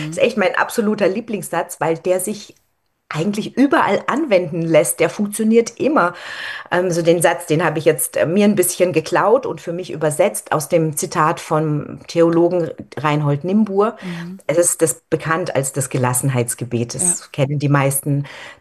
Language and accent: German; Freiburg, Baden-Württemberg, Germany; moved away; als ich dann von meiner Heimat von Freiburg nach Passau gezogen bin